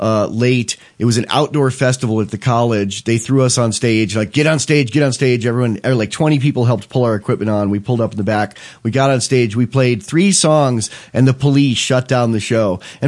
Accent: Ireland; And I'm Irish, so yeah, and I can laugh at that. I'm Irish.

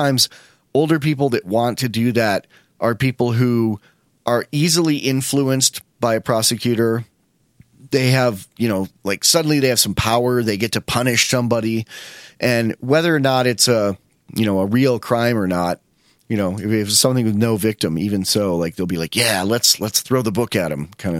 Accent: Wyoming, United States; And I said, that's not huge, man. I'm from Wyoming. That's someone's front yard here.

